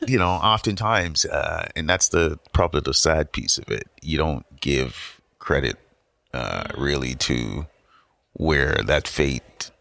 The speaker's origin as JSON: {"language": "English", "country": "Jamaica", "tie": "born there", "said": "I was born in Jamaica."}